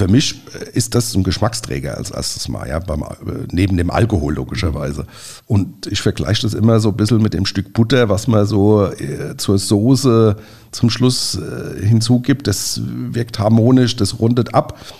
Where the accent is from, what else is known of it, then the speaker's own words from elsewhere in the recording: Nierstein, Rhineland-Palatinate, Germany; wir kommen ja aus Nierstein